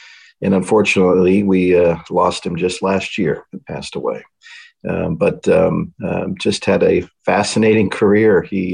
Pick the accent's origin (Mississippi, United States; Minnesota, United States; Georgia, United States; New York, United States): New York, United States; Latham; born there; also born or lived in Wright-Patterson Air Force Base, Ohio; So I was born actually in Latham, New York, right outside of Albany, where my dad was stationed there at the time